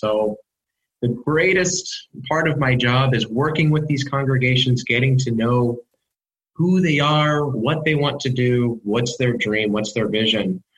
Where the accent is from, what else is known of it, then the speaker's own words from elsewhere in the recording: Lamoni, Iowa, United States; now in Washington, United States; I grew up in Lamoni, Iowa, and I graduated with 28 people in my class.